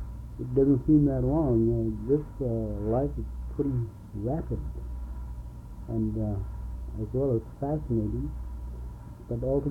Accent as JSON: {"language": "English", "town": "Point Hope", "region": "Alaska", "country": "United States", "tie": "born there", "said": "The village is located on this spit. And I was born on August 10, 1911."}